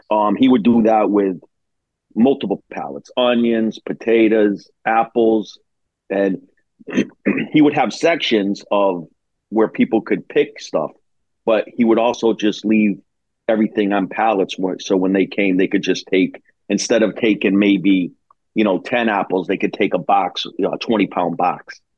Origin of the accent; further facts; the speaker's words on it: Springfield, Massachusetts, United States; I was born and raised in Springfield. It was a heavily populated Italian city, a lot of immigrants from a couple of small towns of Italy, Naples, and a lot of immigrants from Calabria, Italy.